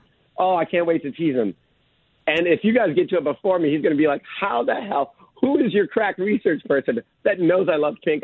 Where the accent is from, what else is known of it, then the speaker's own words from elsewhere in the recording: Chicago, Illinois, United States; I grew up in Chicago area.